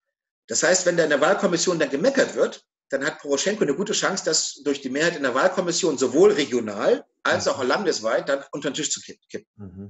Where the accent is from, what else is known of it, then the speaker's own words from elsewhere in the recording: Germany; now in Russia; Wenn ich als Deutscher hier in Russland wohne, kann ich zur Bundestagswahl in das Konsulat gehen und da meine Stimme abgeben.